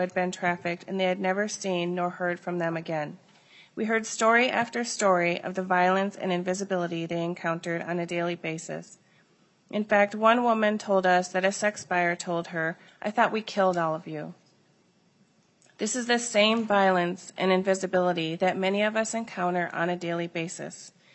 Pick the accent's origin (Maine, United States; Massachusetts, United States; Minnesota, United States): Minnesota, United States; I'm Eagle Clan, and I'm from the White Earth Band of Ojibwe.